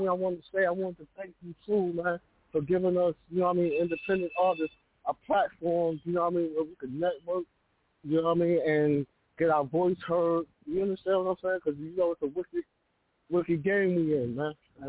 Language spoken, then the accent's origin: English; Brooklyn, New York, United States; now in Bronx, United States; I'm from Brooklyn and live in the Bronx right now.